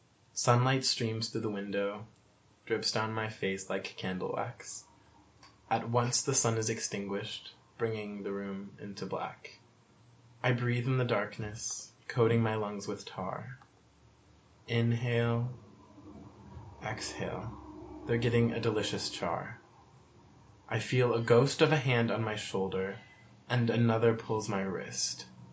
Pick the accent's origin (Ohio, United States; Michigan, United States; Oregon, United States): Michigan, United States; Detroit; I am from Detroit, Michigan, here out of state.